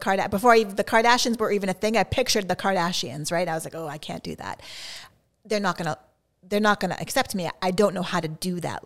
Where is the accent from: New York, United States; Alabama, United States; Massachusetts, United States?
Massachusetts, United States; Framingham; So, so when we first met, I'm from Framingham, right?